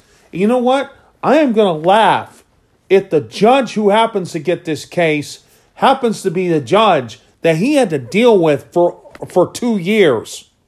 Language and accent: English; United States; But I'm an American.